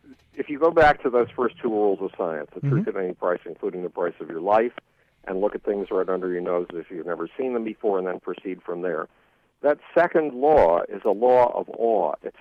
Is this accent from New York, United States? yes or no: yes; Buffalo, New York, United States; It took me 6 months to track down a copy of that book in Buffalo, New York, my hometown.